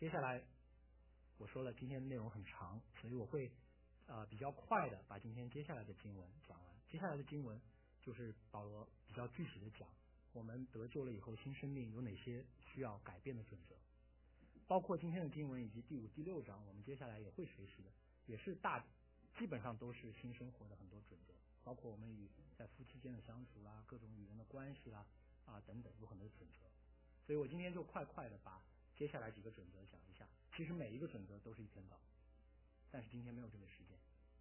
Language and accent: Chinese; Shanghai, China; now in United States; 因为我从上海来的